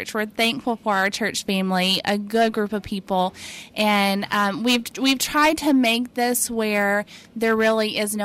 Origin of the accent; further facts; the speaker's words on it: Missouri, United States; now in Xenia, United States; I am from the Boot Hill of Missouri.